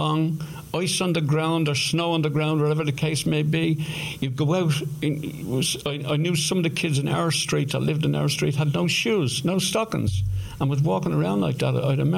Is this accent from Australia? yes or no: no; Dublin, Leinster, Ireland; born there; Well, I was born in Dublin. I was born in Hollis Street Hospital